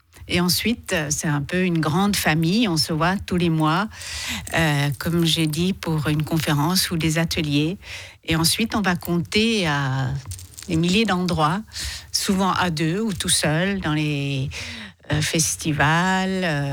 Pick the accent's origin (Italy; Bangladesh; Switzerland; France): Switzerland; Zurich; now in Geneva, Switzerland; Et je suis tombée dans les contes ici à Genève, parce que moi je viens de Zurich.